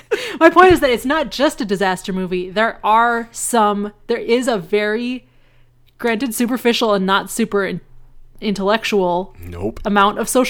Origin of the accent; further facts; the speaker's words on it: St. Louis, Missouri, United States; Like, I'm from St. Louis, so we have a lot of cul-de-sacs.